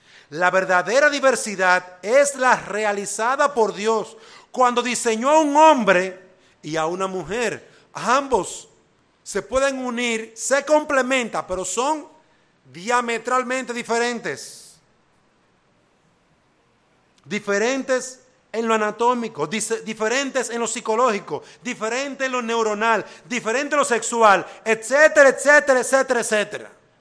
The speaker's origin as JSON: {"language": "Spanish", "country": "Dominican Republic", "said": "Por eso es que nosotros, como dominicanos, tenemos una oportunidad"}